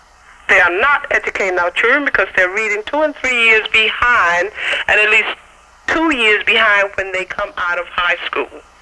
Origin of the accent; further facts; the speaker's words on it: the South, United States; I was raised and educated in the South